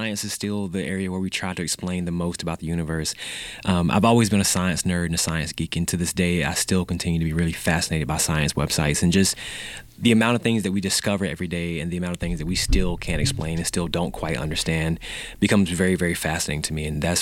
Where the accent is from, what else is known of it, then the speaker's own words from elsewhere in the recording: the South, United States; I grew up in the South in the Bible Belt. You can't grow up in the South and not have some religious background.